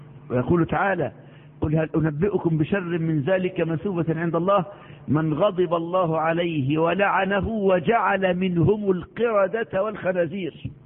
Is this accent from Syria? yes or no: no; Egypt; كل كتب الدراسة عندنا في مصر، ربنا تبع علينا هذا البلاء